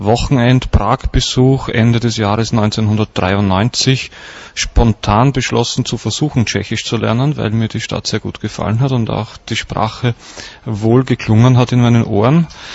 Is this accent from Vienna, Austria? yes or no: yes; Vienna, Austria; Ich komme aus Wien, ich bin österreichischer Staatsbürger, wurde in Wien geboren, habe auch in Wien studiert